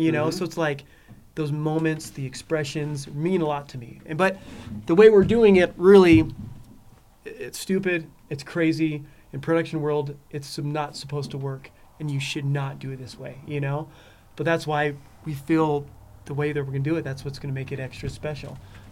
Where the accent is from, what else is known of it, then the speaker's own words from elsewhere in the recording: Arizona, United States; And that's where we grew up in Arizona, because it's hot as crap there, you know?